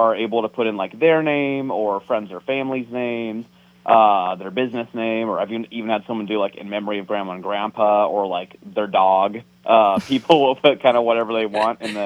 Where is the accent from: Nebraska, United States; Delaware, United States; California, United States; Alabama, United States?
Nebraska, United States; visiting every incorporated town in my home state of Nebraska, all 531 of them